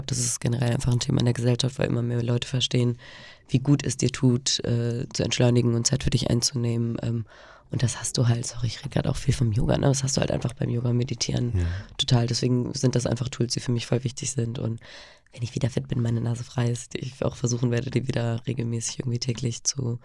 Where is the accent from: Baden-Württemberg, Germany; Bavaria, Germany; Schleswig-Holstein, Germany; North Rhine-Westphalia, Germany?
North Rhine-Westphalia, Germany; Cologne; now in Hamburg, Germany; Ich bin halt in Köln in der Großstadt aufgewachsen und bin nach Hamburg gezogen